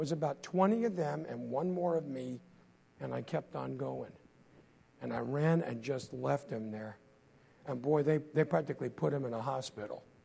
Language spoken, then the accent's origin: English; Brooklyn, New York, United States; Now, you got to I don't talk like a New Yorker no more. But I was raised in Brooklyn, all right?